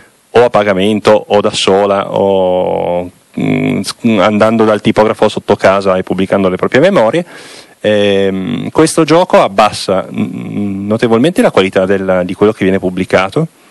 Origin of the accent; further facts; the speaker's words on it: Piedmont, Italy; io in quanto piemontese, di nome e cognome